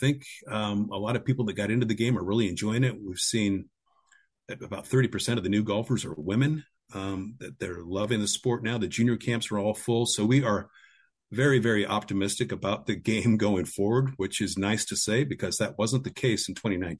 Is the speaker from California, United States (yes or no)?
yes; California, United States; I'm a NorCal native, and I grew up right down in Marin County, north of San Francisco, and my territory ends down in the Napa area.